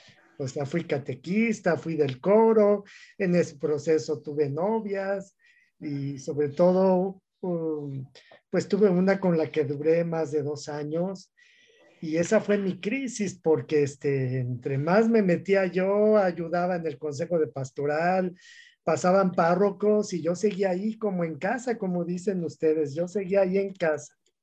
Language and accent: Spanish; Mexico City, Mexico; yo soy de la Ciudad de México, mi parroquia es la Sabatina, nuestra parroquia de la Ciudad de México